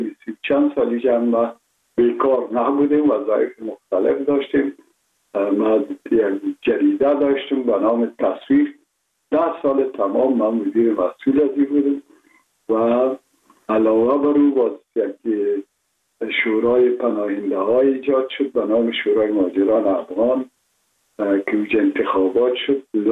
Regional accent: Kabul, Afghanistan; born or raised there

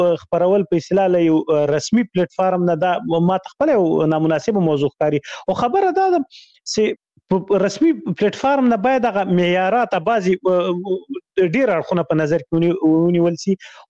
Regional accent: Khyber Pakhtunkhwa, Pakistan; ما ماشومتوب په شمشتو کې تیر کړی، شمشتو مهاجرینو کمپوس

